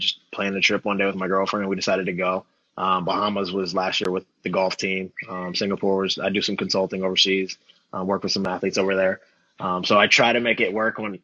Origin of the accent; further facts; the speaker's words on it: Boone, Iowa, United States; So I'm from Iowa, right? So flat, no water, none of that.